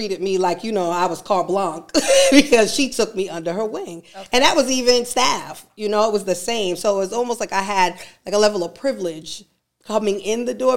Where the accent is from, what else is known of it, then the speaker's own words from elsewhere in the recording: Harlem, New York, United States; born there; So for me, while I was born in Harlem and went out there once the house was, you know, built, this was my life.